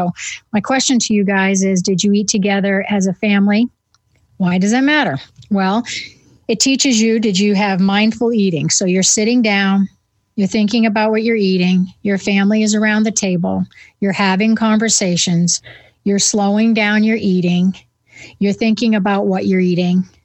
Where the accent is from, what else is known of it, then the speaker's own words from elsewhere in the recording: New England, United States; called it supper back then, because I'm from New England. Supper ends with an A-H, you know.